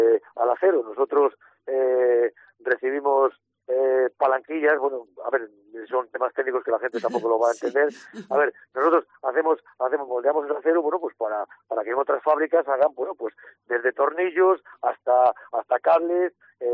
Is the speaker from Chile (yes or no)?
no; El Bierzo, Castile and León, Spain; sí, la mayoría somos de aquí del Bierzo, todos.